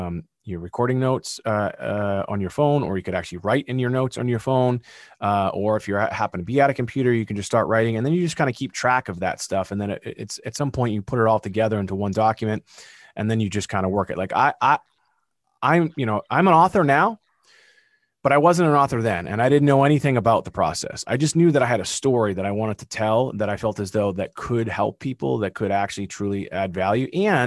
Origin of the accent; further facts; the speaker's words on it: Massachusetts, United States; accent: Massachusetts; There's my Massachusetts accent, record it, then transcribe it.